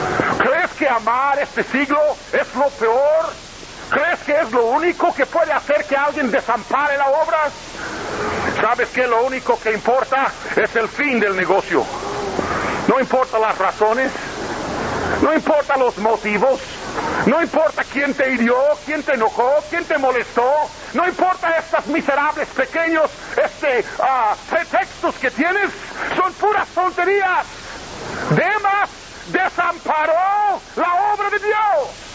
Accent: Roswell, New Mexico, United States; born there; cuando yo tenía 17 años, fui con mi papá, mis padres, fuimos a la ciudad donde yo nací, Roswell. Por eso algunos dicen que soy extraterrestre, porque yo nací en Roswell.

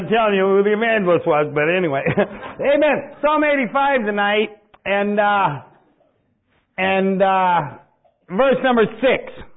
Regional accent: Dayton, Ohio, United States; And I come here from Dayton, Ohio, and it is a privilege to be here.

